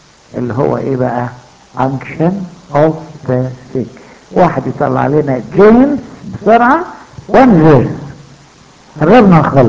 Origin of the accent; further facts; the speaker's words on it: Upper Egypt, Egypt; ساعات بيحصل ايه بقى حصلت عندنا في الصعيد